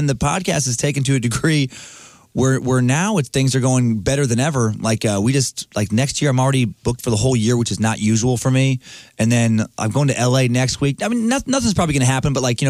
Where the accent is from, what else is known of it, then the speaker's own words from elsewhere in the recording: Idaho, United States; I think because I grew up in Idaho, I didn't realize how weird that was to be surrounded by people talking about the New World Order and black helicopters